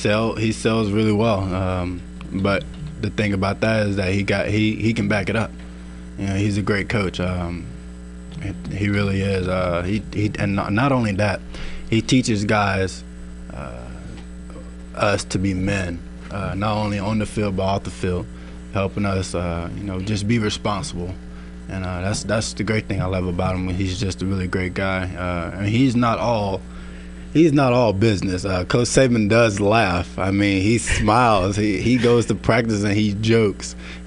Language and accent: English; Mississippi, United States; I'm born and raised in Mississippi.